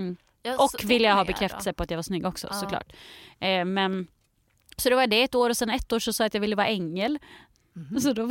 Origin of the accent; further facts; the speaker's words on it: Linköping, Östergötland, Sweden; i Linköping där jag kommer ifrån